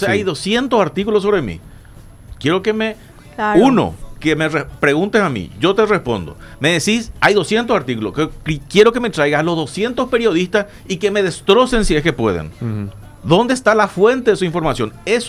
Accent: Paraguay; somos nosotros, los paraguayos, los responsables de elegir el verdadero cambio.

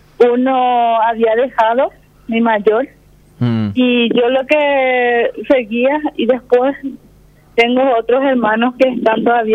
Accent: Puerto Casado, Alto Paraguay, Paraguay; born or raised there; also born or lived in Filadelfia

